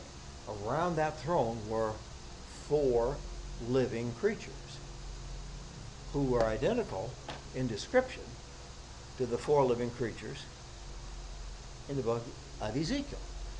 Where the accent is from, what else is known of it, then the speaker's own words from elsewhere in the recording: United States; I'm American, I'm Scottish.